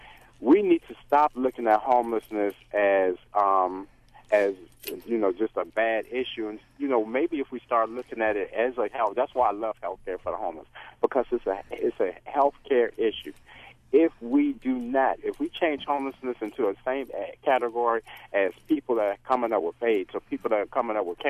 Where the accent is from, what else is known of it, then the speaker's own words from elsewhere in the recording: Washington, District of Columbia, United States; now in Baltimore, United States; I'm originally from Washington, D.C.